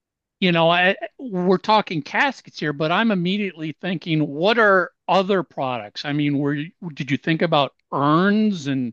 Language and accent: English; Minneapolis, Minnesota, United States; We all grew up listening to classic rock radio. I grew up in Minneapolis with Tommy, Mark's in Detroit.